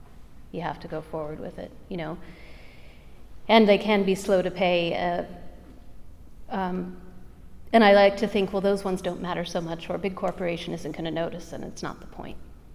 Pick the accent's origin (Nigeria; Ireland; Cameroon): Ireland; moved away as an adult; now in United States; I was happily escaped from Ireland and ended up working in an Irish travel agency in San Francisco. And the debt that I'd left behind found me across the Atlantic and across the States.